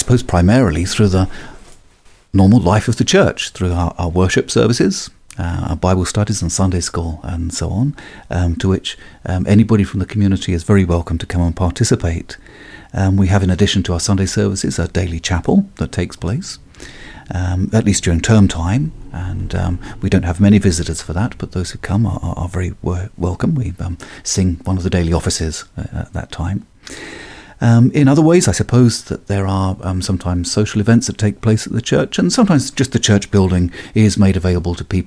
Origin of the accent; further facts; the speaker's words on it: England, United Kingdom; I'm an Englishman and a Lutheran